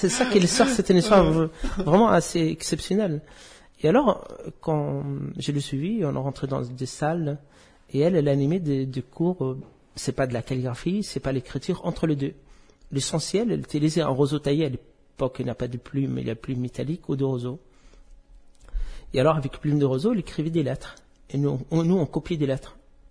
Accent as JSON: {"language": "French", "town": "Gabès", "region": "Gabès Governorate", "country": "Tunisia", "tie": "born or raised there", "said": "Moi, je suis né en Tunisie, à Gabès, dans le sud. C'est une ville aux portes des déserts."}